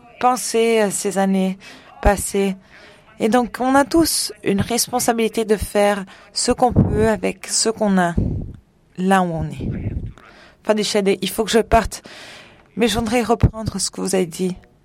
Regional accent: Botswana; je viens du Botswana, qui est l'un des producteurs de diamants principaux au monde.

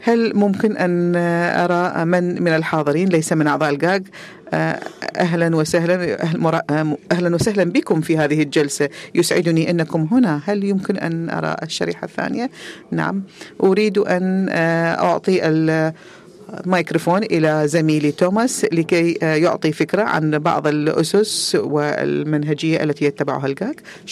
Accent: Egypt

